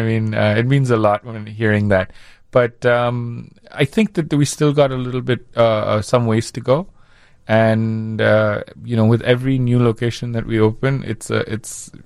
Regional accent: India; born or raised there

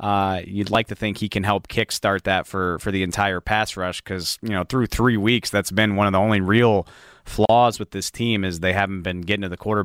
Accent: New Orleans, Louisiana, United States; I grew up in New Orleans, but for my money, right up there with Seattle, that's the best true home field advantage in the NFL.

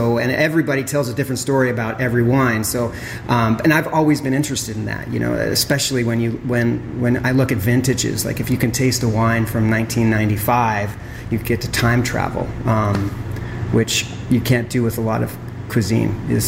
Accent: Canada; So I'm from Canada.

